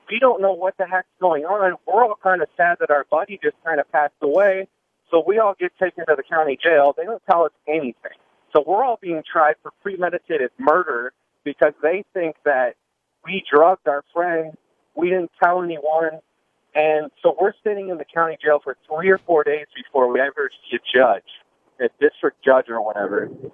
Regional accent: Kansas, United States; I grew up out in Kansas, so we would throw pretty crazy country parties

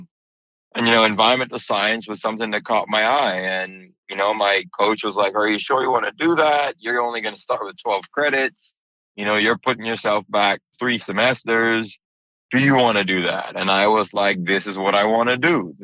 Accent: Bahamas; You know, I grew up in the Bahamas. I grew up going outside, gardening with grandma and grandpa.

